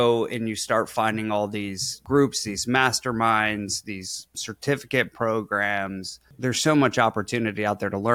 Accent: Michigan, United States; now in Florida, United States; I'm a Michigan guy I hail from Michigan, but you know, I'm a Florida person now.

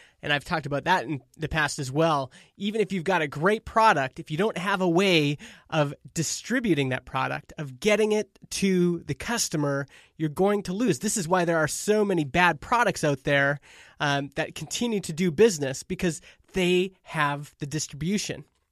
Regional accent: Canada; because I'm Canadian. We say A a lot.

